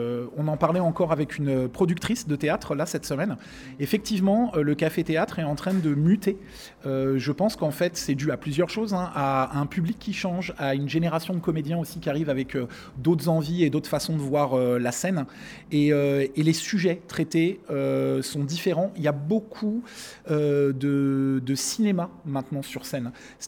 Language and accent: French; Montpellier, Occitanie, France; Donc, on n'est pas si loin, on est occitan aussi. On vient de Montpellier